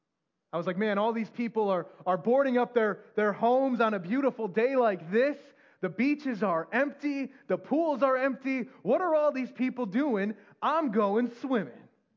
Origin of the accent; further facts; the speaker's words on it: Midwest, United States; and of course I'm from the Midwest, so what do? You go, step outside.